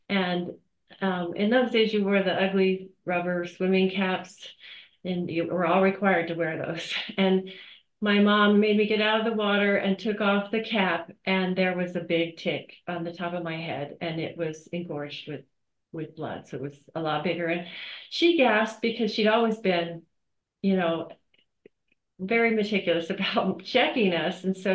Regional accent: Denver, Colorado, United States; I was born in Colorado. I grew up in Denver, and I was very until age 12.

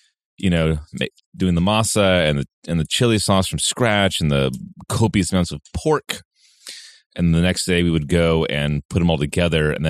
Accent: Santa Barbara, California, United States; So every year for decades in my family, we would have a tamale party. My hometown is Santa Barbara.

